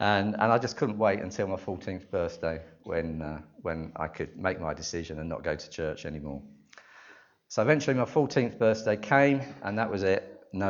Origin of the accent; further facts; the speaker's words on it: London, United Kingdom; I grew up in North London and went to a church there